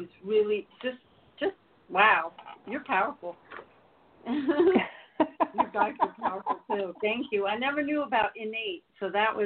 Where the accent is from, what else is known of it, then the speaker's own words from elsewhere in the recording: New York, United States; I'm sorry, I'm a New Yorker, what can I tell you? Old school.